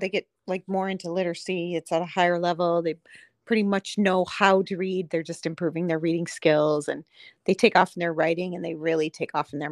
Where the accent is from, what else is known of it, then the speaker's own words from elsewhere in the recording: Wisconsin, United States; They complain when we're from Wisconsin, so there's good milk in Wisconsin